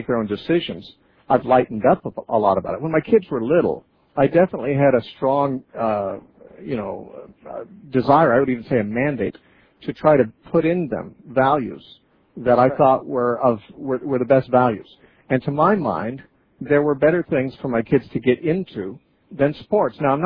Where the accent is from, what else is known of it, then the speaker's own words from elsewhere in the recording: California, United States; moved away as an adult; also born or lived in Oregon / Idaho; now in Santa Cruz, United States; I grew up in California. I lived in Orange County and Santa Cruz until I was 30. And then I moved to Oregon, lived there for 16 years, and I lived in Idaho for about 3 or 4 years.